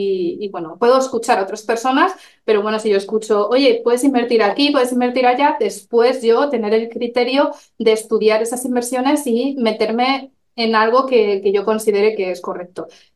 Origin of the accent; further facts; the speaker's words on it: Madrid, Community of Madrid, Spain; soy de Madrid y, bueno, me dedico a las finanzas.